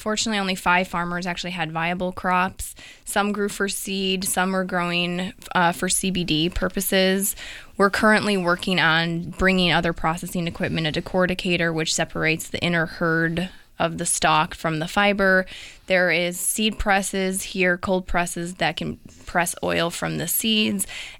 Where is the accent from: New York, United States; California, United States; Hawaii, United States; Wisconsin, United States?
Wisconsin, United States; moved away as an adult; also born or lived in Minnesota / Oregon; Well, I grew up in Wisconsin. I attended law school in Minnesota, and then I moved to Oregon